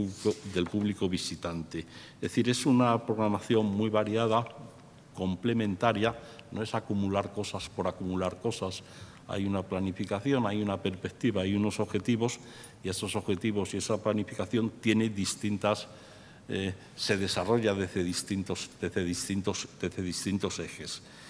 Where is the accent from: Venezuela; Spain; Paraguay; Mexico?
Spain; Salamanca, Castile and León; yo soy salmantino y los salmantinos pues miramos a Portugal como la misma tierra.